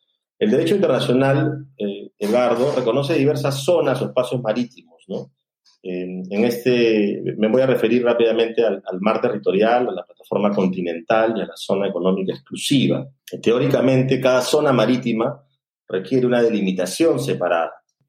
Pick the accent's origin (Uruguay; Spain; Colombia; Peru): Peru; debería anotar como abogado peruano